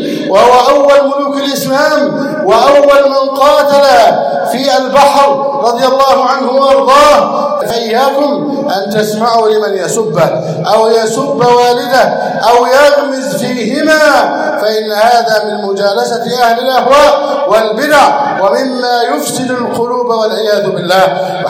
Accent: Egypt; اللهم احفظ بلدنا مصر واجعلها أمنا أمانا سخاء رخاء

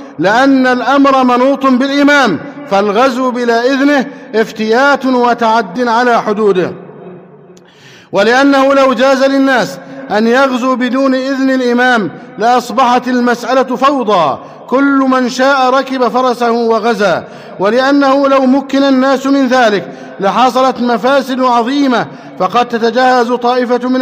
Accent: Egypt; اللهم احفظ بلدنا مصر أمنا أمانا، سخاء رخاء.

